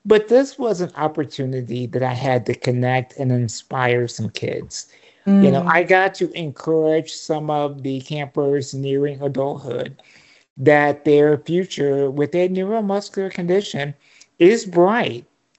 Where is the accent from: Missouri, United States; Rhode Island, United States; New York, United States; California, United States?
Missouri, United States; from the age of 6 through 21, I attended summer camp up in my home state of Missouri.